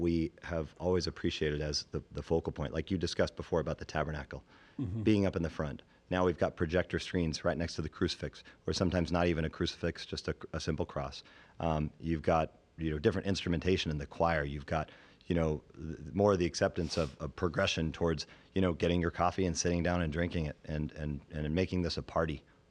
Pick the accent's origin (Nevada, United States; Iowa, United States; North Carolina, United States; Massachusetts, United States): Iowa, United States; Hi, Father Mitch. Thanks for taking the question. Coming from Iowa.